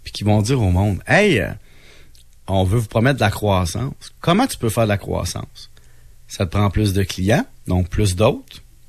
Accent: Salaberry-de-Valleyfield, Quebec, Canada; Tu sais, moi, je viens de Salaberry de Valleyfield.

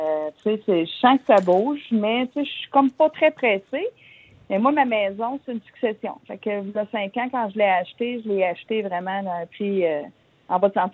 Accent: Sorel, Quebec, Canada; Donc, je m'en vais rejoindre ma ville natale, mes filles, ma famille du côté de Sorel.

